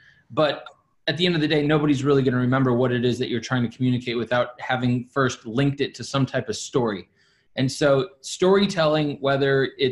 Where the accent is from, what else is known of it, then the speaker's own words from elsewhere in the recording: Milwaukee, Wisconsin, United States; also born or lived in New York City, United States / Miami, United States; then to New York City for a year, then to Miami for 5 years, and now ultimately back to my hometown here in Milwaukee.